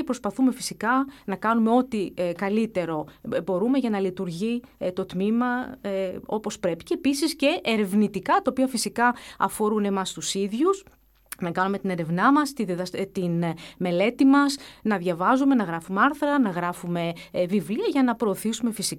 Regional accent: Athens, Attica, Greece; also born or lived in Thessaloniki; Εγώ κατάγομαι από τη Μάνη, από την έξω Μάνη. Γεννήθηκα στη Θεσσαλονίκη. Και 4 χρονών μετακομίσαμε στην Αθήνα, όπου εκεί έμεινα τα περισσότερα χρόνια. Εκεί πήγα σχολείο, εκεί σπούδασα.

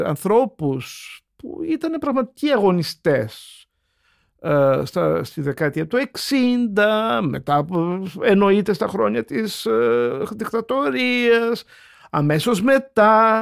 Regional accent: Thessaloniki, Central Macedonia, Greece; επειδή είμαι Θεσσαλονικιός

